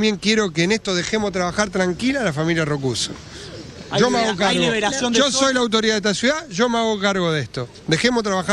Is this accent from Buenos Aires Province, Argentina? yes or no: no; Rosario, Santa Fe, Argentina; Exijamos como rosarinos que nos cuiden como nos tienen que cuidar.